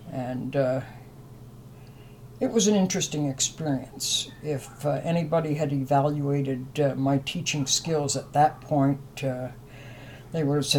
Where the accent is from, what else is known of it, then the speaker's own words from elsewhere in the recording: Pennsylvania, United States; also born or lived in Cleveland; now in Alaska, United States; was adopted by people from southeastern Pennsylvania.